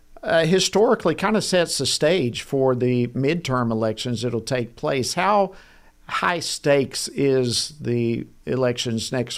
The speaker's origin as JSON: {"language": "English", "region": "Georgia", "country": "United States", "said": "see what's happening in my home state of Georgia."}